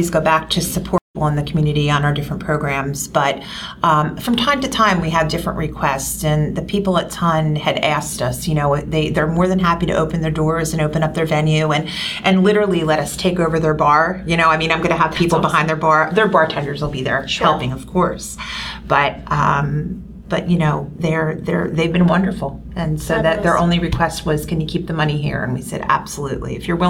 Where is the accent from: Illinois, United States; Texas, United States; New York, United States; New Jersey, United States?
New Jersey, United States; born there; I live right here in Mercer County. I was born in Mercer County